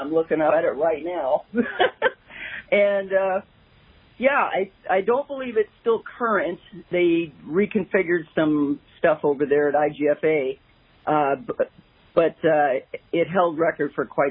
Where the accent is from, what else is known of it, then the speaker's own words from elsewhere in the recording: California, United States; I love salmon fishing. I'm from Northern California. The salmon, it's great.